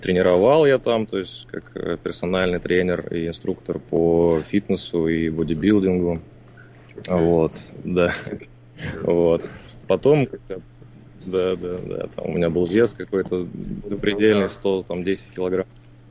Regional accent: Perm, Perm Krai, Russia; Я из Перми.

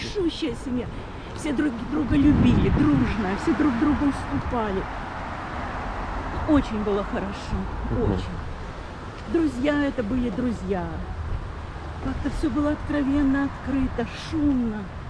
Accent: Odesa, Odesa Oblast, Ukraine; moved away; я одесситка и этим очень горжусь

